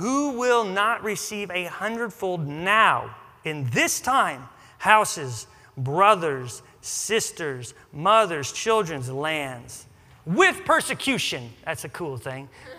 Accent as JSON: {"language": "English", "town": "St. Joseph", "country": "United States", "tie": "born or raised there", "said": "I was raised in St. Joseph. I've been there over 30 years. My family's there. My whole family's there."}